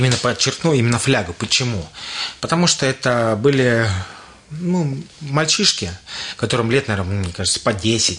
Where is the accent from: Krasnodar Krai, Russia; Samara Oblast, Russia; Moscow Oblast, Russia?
Moscow Oblast, Russia; Zhukovsky; я чаще всего старался подчеркивать, что я из Подмосковья, из Жуковского, да.